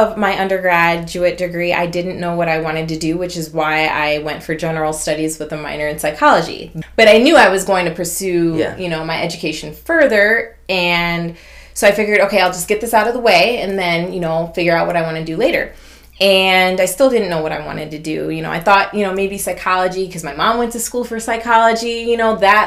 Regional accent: Jamaica; born there; I was born in Jamaica, okay?

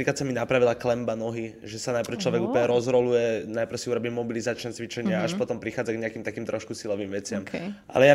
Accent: Bratislava, Bratislava Region, Slovakia; Ja som rodený Bratislavčan.

